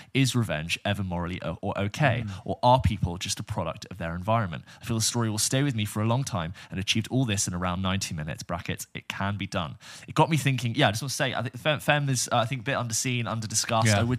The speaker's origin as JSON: {"language": "English", "region": "London", "country": "United Kingdom", "said": "As a Londoner, I used to really pride myself on never going to that part of town"}